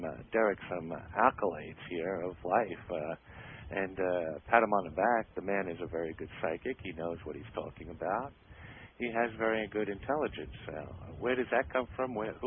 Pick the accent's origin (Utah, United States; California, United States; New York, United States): New York, United States; Brooklyn; now in Florida, United States; Well, you know, I am originally from New York